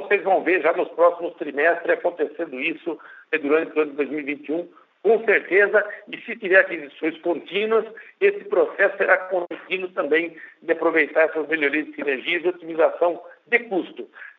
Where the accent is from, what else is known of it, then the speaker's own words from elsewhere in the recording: Brazil; isso me mostra, como brasileiro